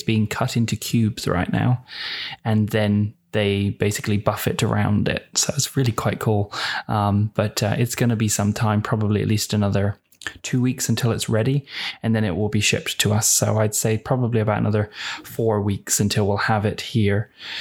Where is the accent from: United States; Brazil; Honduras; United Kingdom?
United Kingdom; I am British. I am a citizen, but I'm not residing in the UK.